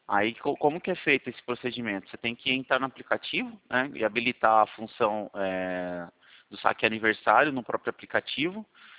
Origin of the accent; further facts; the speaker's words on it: Itu, São Paulo, Brazil; sou daqui de Itu.